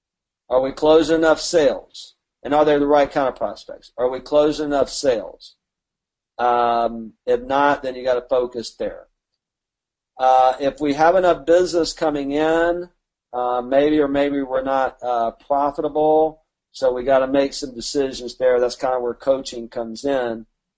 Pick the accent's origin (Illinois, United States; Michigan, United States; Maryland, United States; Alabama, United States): Alabama, United States; You know I'm from Alabama, right?